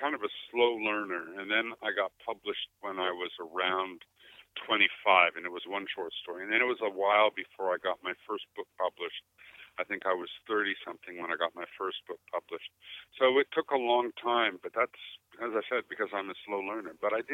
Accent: Trinidad & Tobago; born there; because I was born in Trinidad and my family is Trinidadian.

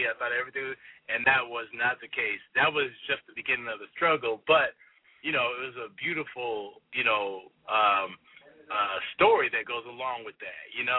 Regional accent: Rancho Cucamonga, California, United States; also born or lived in Pomona; I was born in Pomona, California and raised in Rancho Cucamonga.

